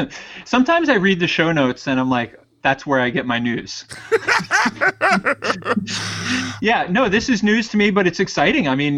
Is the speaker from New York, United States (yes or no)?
yes; Brooklyn, New York, United States; I grew up in Brooklyn and rooted for the Giants a lot. But I had a lot of family from New England, and I went to boarding school in New England